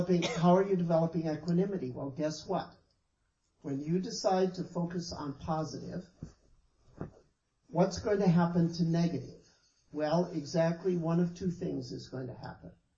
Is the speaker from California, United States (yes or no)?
yes; Los Angeles, California, United States; because I grew up in Los Angeles, and half of Los Angeles is not born in America. They're Mexicans.